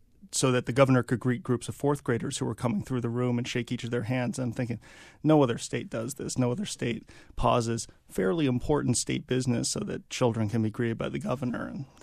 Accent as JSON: {"language": "English", "town": "Washington", "region": "District of Columbia", "country": "United States", "tie": "born or raised there", "said": "I'm going to be leaving the Monitor at the end of next week and moving down to Washington, D.C., my hometown, and going to be working for the Wall Street Journal"}